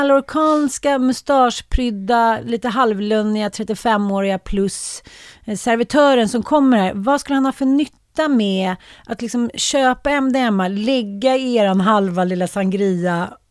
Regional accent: Sweden; Vi är svenskar.

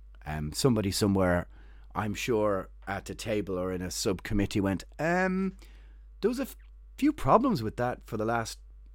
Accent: Ireland; I'm from Ireland

